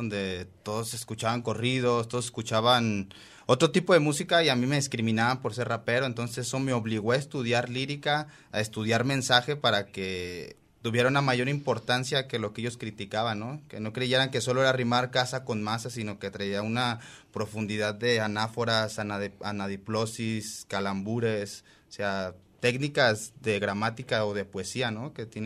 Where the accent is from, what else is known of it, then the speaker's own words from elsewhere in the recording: Guadalajara, Jalisco, Mexico; yo soy de aquí de Guadalajara, de hecho soy de aquí vecino de esta colonia